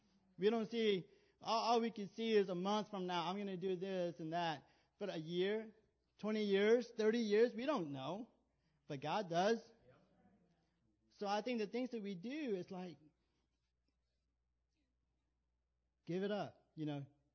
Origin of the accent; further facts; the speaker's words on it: Chicago, Illinois, United States; I'm from Chicago. I don't know. I was raised in Chicago.